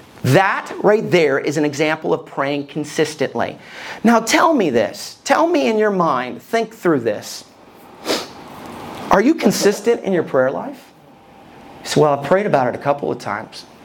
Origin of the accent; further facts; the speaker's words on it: Alabama, United States; also born or lived in Detroit, Michigan; I was born in Detroit, Michigan. It's the armpit of Michigan. And I was born there, and then we went from Egypt to the Promised Land, Alabama, and that's where I grew up.